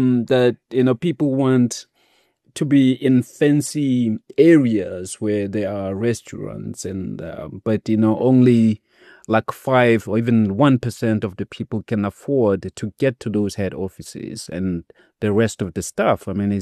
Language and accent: English; Sasolburg, Free State, South Africa; No. I'm from Sasolburg, the Vaal.